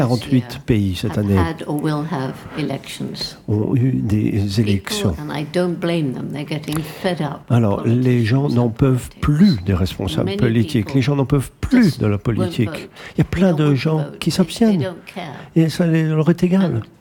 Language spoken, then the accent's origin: French; England, United Kingdom; French is a second language; Mais j'étais chez moi, en Angleterre, là où j'ai grandi, là où vit ma sœur avec sa famille.